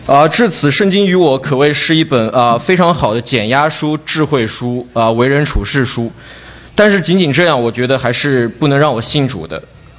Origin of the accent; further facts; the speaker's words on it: Nantong, Jiangsu, China; 我来自江苏南通。